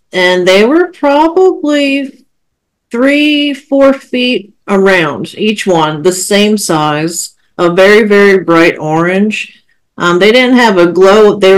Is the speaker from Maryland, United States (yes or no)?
yes; Maryland, United States; because we're from Maryland.